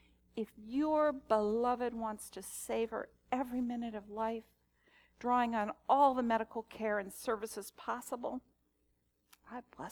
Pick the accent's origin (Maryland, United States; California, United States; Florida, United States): Maryland, United States; now in Virginia, United States; nor in my home state in Maryland.